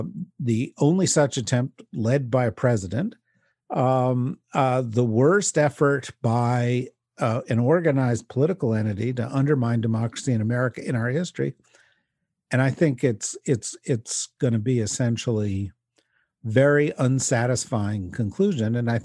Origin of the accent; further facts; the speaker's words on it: Washington, District of Columbia, United States; But I'm from Washington, and I'm happy to comment on things even when I have no idea of what's going to happen.